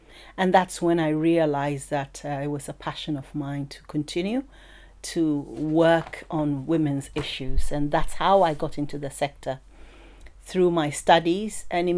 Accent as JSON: {"language": "English", "country": "Ghana", "also_born_or_lived": "Northern Ghana", "said": "I come from Ghana. I've never experienced FGM. I'd worked in Northern Ghana"}